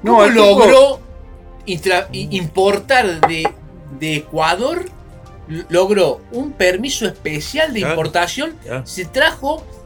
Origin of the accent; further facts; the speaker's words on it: Argentina; Porque somos argentinos y tenemos los huevos plantados.